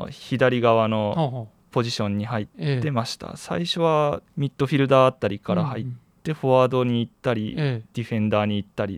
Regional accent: Hagi, Yamaguchi, Japan; 出身は山口県の萩市です。

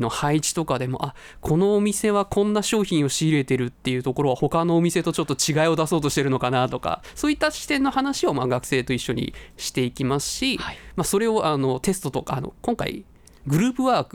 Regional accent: Chiba, Japan; あ、千葉県です。

